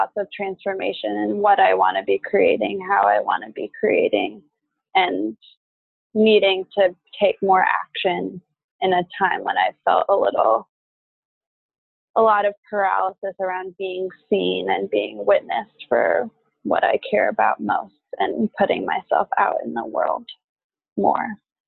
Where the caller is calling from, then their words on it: San Diego, California, United States; I'm calling from San Diego, where I've been living the last couple of years